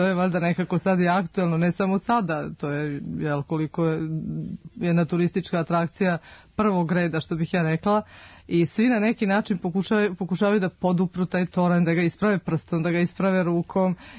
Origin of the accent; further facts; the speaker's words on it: Požarevac, Central Serbia, Serbia; also born or lived in Smederevo; Moj rodni grad, zapravo ono što piše u ličnoj karti je Smederevo, ali je život nekako tako namestio da zapravo ja Požarevac zovem svojim gradom, s obzirom da sam tamo provela gro godina svog života.